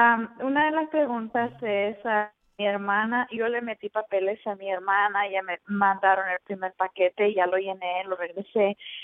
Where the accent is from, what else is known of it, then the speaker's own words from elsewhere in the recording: El Salvador; now in California, United States; Origen salvadoreño.